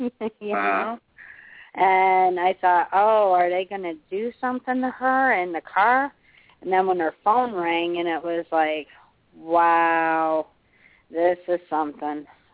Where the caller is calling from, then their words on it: Chicago, Illinois, United States; I'm from Chicago.